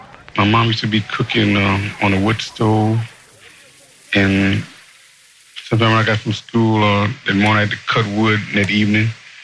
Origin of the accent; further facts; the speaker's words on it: New Orleans, Louisiana, United States; I was born on Julian Avenue, down here in the Ninth Ward. They said I was born in a house at 1939 Julian Avenue.